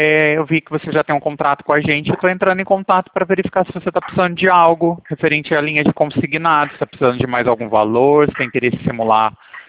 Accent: Porto Ferreira, São Paulo, Brazil; Não, eu sou de Porto Ferreira

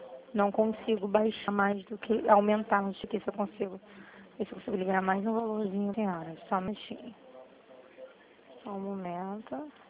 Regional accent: Rio de Janeiro, Brazil; eu sou do Rio de Janeiro

